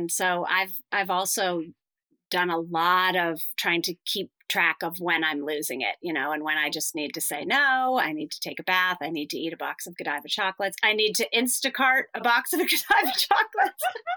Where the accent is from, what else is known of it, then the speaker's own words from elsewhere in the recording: Northeast, United States; Well, yeah, it's like we grew up in the Northeast.